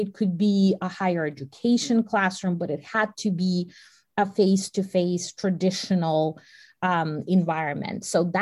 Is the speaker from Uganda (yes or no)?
no; Russia; English is a second language; moved away; Well, interestingly enough, I came from Russia.